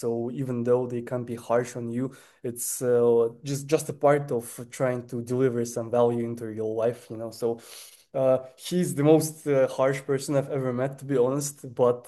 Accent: Kazakhstan; growing up in Kazakhstan, somewhere in Central Asia, you know.

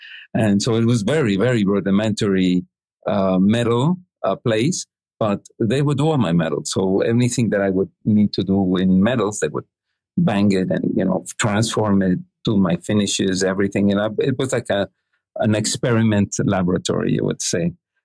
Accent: Mexico; first of all, being born and raised in Mexico, the particularities of how things work here in a country very different from the U.S.

